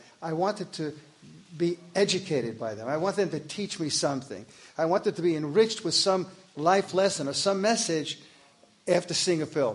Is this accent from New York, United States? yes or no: yes; Mount Vernon, New York, United States; I was living in Mount Vernon, New York at the time. It's my hometown.